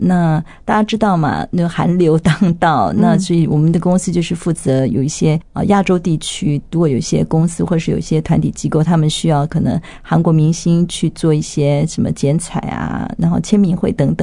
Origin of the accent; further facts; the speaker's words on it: Taiwan; first language Mandarin Chinese; moved away as an adult; now in South Korea; 因为我从小在台湾长大嘛，然后在这边读书，然后也在这边工作，然后我是后来才因为结婚的关系，所以嫁到韩国去，所以国语应该是我的母语吧